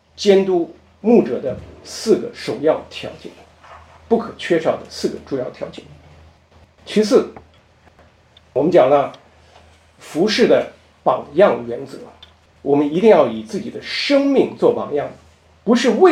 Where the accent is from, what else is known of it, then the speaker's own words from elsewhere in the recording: China; now in Canada; 我说我从加拿大来。他说你原来最早从哪里来？我是从中国来，我是中国人。